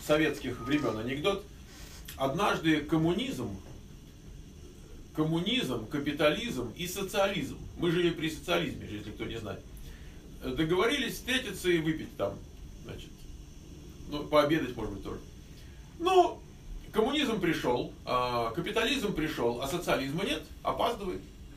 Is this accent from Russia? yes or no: no; Kyiv, Ukraine; Я из Троещины.